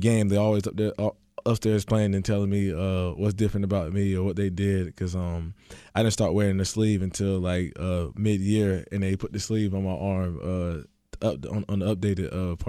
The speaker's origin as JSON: {"language": "English", "region": "the South", "country": "United States", "said": "You know, I'm from the South, so it's very relatable from where I'm from."}